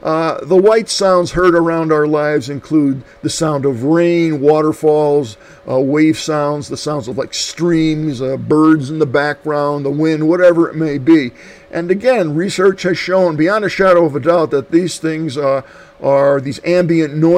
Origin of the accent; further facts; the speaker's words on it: Scranton, Pennsylvania, United States; born there; I was born in Scranton, Pennsylvania